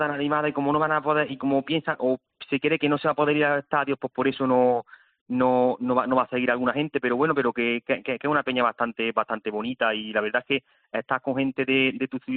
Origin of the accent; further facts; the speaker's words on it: Granada, Andalusia, Spain; moved away as an adult; now in Seville, Spain; Bueno, yo llevo ya aquí 10 años, pero soy de Granada, de nacimiento en Granada, y estuve hasta los 20 años en Granada.